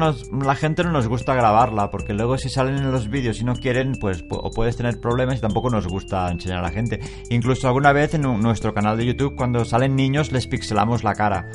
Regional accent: Barcelona, Catalonia, Spain; es como nosotros que somos de Barcelona

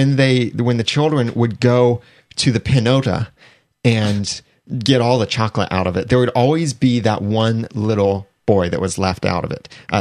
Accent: United States; I know, because I'm an American.

